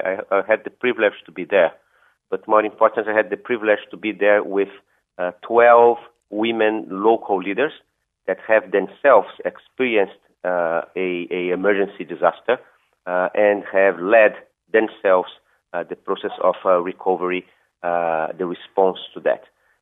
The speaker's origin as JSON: {"language": "English", "country": "Brazil", "tie": "born or raised there", "said": "I grew up in Brazil in the countryside"}